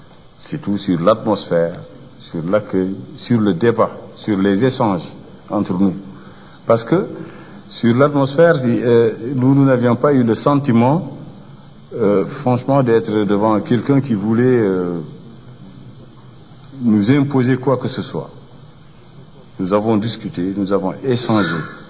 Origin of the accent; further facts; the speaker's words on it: Mauritania; Nous sommes des Mauritaniens.